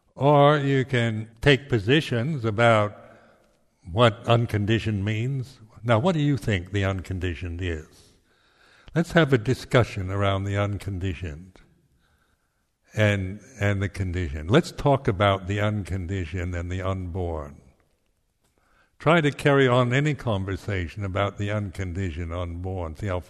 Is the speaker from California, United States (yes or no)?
no; Seattle, Washington, United States; born there; I was born in Seattle, 1934, 27th of July, in Roman Catholic Hospital, to Helen and Clarence